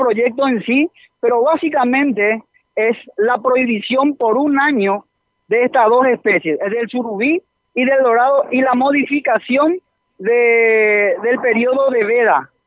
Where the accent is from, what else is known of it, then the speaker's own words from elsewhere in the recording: Ayolas, Misiones, Paraguay; born there; Yo nací en Ayola, Pepe. Hoy tengo 32 años.